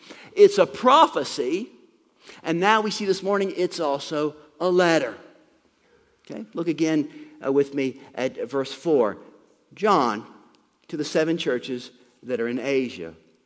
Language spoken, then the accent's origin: English; United States; Well, obviously, I'm an American, so if I'm geocentric, then I think the United States of America is the most important place in all the world.